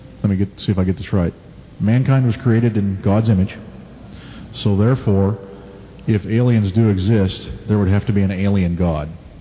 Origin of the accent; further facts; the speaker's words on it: Scotland, United Kingdom; born there; I'm Scottish by birth